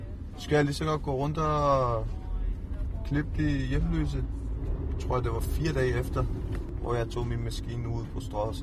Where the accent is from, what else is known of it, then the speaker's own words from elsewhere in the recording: Iran; now in Denmark; Jeg flygtede fra Iran.